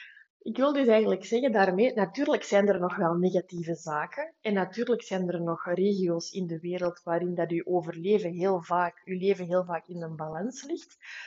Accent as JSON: {"language": "Dutch", "region": "Flanders", "country": "Belgium", "said": "Dat wij als Vlamingen nogal heel gemakkelijk zeggen, het regent, regent het niet weer?"}